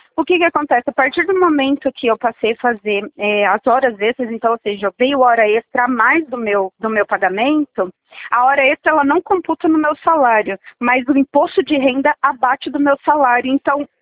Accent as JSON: {"language": "Portuguese", "town": "Ribeirão", "country": "Brazil", "said": "É que como eu sou de Ribeirão, eu vou chegar em casa só de noite."}